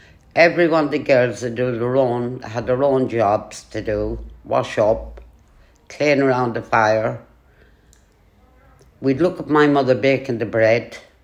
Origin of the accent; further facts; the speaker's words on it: County Offaly, Ireland; also born or lived in Meath; now in Finglas, Ireland; I live in Finglas. I was born in Meath, County Meath. I travelled all around Offaly. We left Meath and we went to Offaly. And we travelled around all of Offaly.